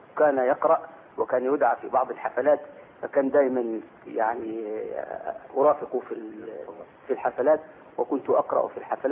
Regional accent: Armant, Luxor Governorate, Egypt; حفظت القرآن في قريتي اللي هي الآن مدينة أرمنت، كانت قرية في الأول ولكن الآن هي مدينة من المدن الكبيرة

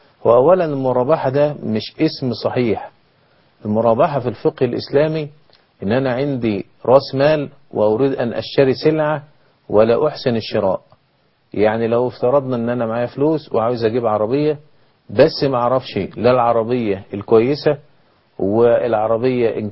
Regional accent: Egypt; عندنا في مصر

